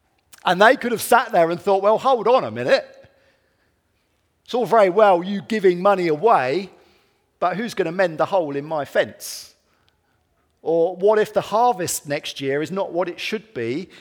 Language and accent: English; United Kingdom; We're very British, aren't we?